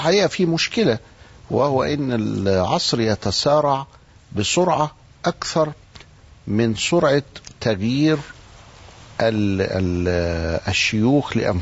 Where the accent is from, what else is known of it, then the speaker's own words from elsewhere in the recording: Egypt; يا جماعة إحنا مصريين ودلوقتي في عصر جديد